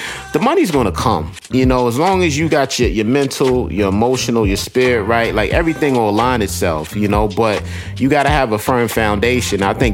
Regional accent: Queens, New York, United States; I know growing up in the hood, like, I grew up in Southside, Queens. It was very violent.

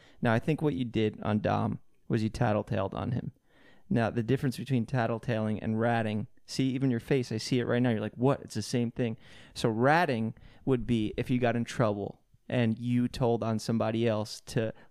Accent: East Coast, United States; See, where we grew up on the East Coast, the worst thing you could be is a rat.

